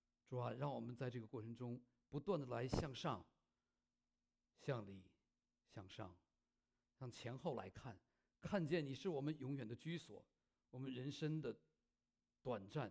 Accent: Shanghai, China; now in United States; 我的老家是上海，我妈妈是这个宁波人，我爸爸是无锡人

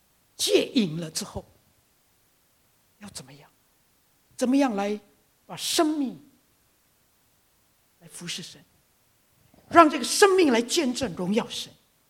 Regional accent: Indonesia; 我是在印尼出生长大

